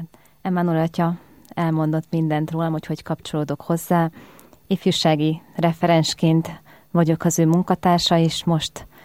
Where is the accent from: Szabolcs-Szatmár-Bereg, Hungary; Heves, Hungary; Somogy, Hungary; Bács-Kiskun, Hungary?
Heves, Hungary; Eger; now in Budapest, Hungary; ugye Egerben nőttem fel, és a vasárnapi tízes mise az mindig latin mise volt.